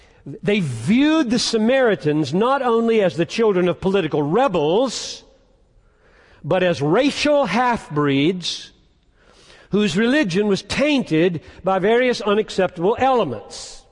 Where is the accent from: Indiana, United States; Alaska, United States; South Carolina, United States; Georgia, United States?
South Carolina, United States; Greenville; my hometown 50 years ago in Greenville, South Carolina.